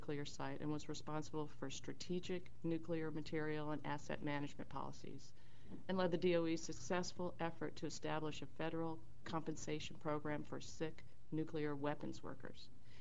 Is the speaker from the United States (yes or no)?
yes; Aiken, South Carolina, United States; My dad moved down to work at the bomb plant, which is now SRS, about 50 years ago. And I moved away from Aiken, moved back.